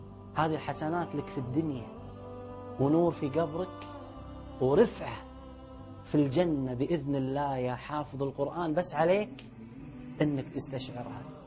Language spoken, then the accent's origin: Arabic; Kuwait; احنا في بلدنا الكويت ولله الحمد